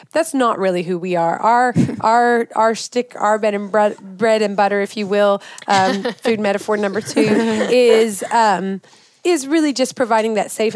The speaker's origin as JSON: {"language": "English", "region": "Arkansas", "country": "United States", "said": "Maybe they have county fairs everywhere, but we're all from Arkansas."}